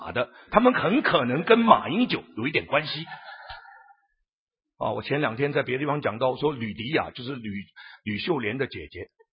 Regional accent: Guangdong, China; 我们广东人是狗怕我们的

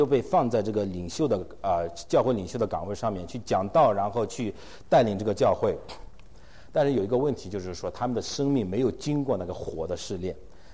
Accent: China; 我们中国也有一些话，比方说我们中国会，我们中国人会说

